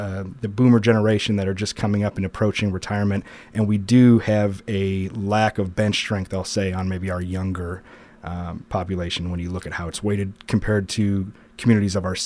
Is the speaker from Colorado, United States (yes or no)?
no; Gladstone, Michigan, United States; I grew up here in Delta County, in Gladstone, actually, 7 miles down the road from Escanaba.